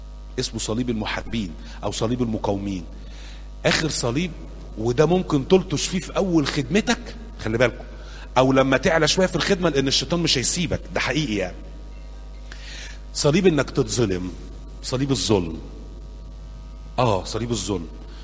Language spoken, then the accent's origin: Arabic; Cairo, Cairo Governorate, Egypt; اللي هم جم عندنا في شبرا